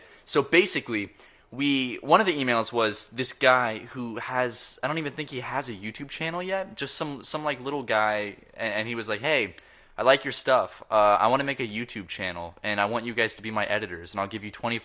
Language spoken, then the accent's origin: English; the South, United States; I've always said General Sal's, but I'm also from the South